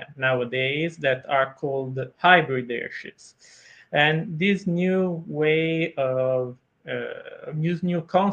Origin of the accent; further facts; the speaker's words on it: Milan, Lombardy, Italy; English is a second language; during the last year of the high school here in Italy. I'm from Milan. And then during my last year of university at Politecnico of Milan